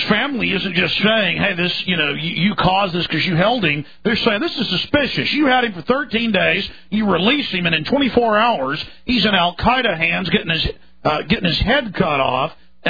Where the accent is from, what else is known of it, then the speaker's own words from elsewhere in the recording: Dallas, Texas, United States; Well, I would love to be on in my hometown of Dallas.